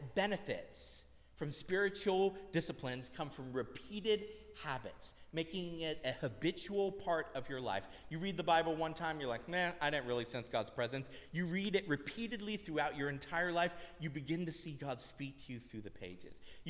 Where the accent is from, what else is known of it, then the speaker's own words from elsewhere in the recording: Pittsburgh, Pennsylvania, United States; born there; now in Philadelphia, United States; I was born in Pittsburgh and I wanted to come back to the Northeast area.